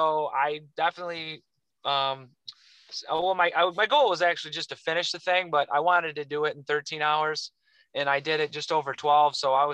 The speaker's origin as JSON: {"language": "English", "region": "New York", "country": "United States", "tie": "born or raised there", "said": "Yeah, so I grew up in the Finger Lakes. I mean, I've been breathing the air in this region since I was born."}